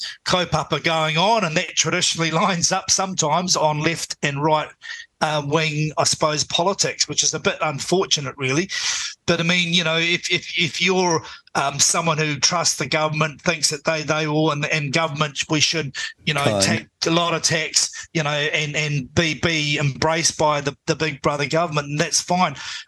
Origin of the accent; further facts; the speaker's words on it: Napier, Hawke's Bay, New Zealand; Gabrielle was a tale of two cities, Hastings, which had electricity all the way through, and my hometown, Napier, which didn't.